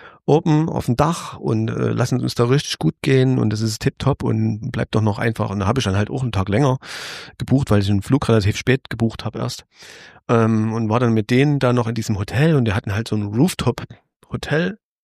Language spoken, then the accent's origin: German; East Germany, Germany; Ich bin Ossi halt.